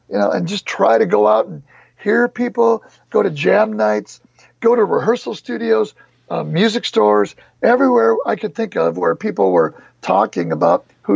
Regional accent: Detroit, Michigan, United States; now in Los Angeles, United States; I'm from Detroit, where it snows all the time, and it rains all the time.

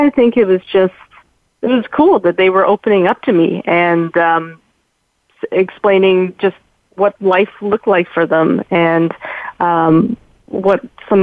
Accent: Canada; just because I am Canadian.

